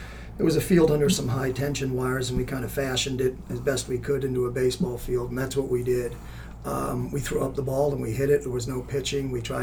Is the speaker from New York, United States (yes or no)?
yes; Long Island, New York, United States; I'm from New York, Long Island boy.